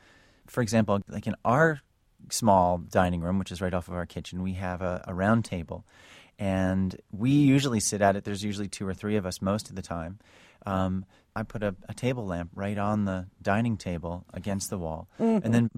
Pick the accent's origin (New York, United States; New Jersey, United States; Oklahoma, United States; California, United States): New York, United States; New York City; I'm from New York City, and people crowd into these tiny little restaurants